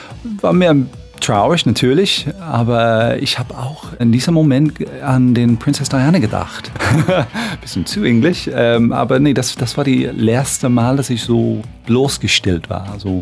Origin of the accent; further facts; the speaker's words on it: Cambridge, East of England, United Kingdom; now in Berlin, Germany; Ich wohne momentan in Wilmersdorf, habe allerdings in Ostthal meistens gewohnt. Ich komme aus Cambridge in England.